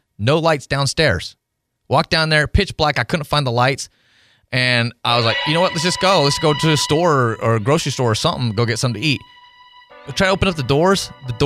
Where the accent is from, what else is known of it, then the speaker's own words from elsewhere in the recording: Tennessee, United States; also born or lived in Texas / Illinois / Iowa / Ohio; because I grew up in Tennessee, lived in Texas for 10 years, 13 years. And then when I got in radio kind of moved you around all over the place. And so I lived in like Illinois and Iowa and Ohio.